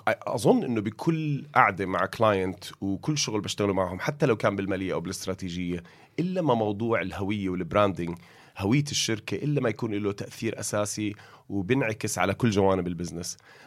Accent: Kuwait; أنا بالنسبة لي لأنه تربيت بالكويت

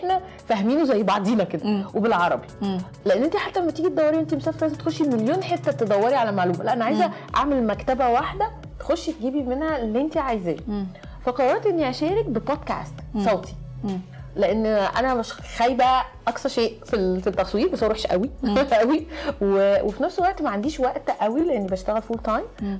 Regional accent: Egypt; أنا طبعا أنا جاي من مصر يا جماعة، مصر

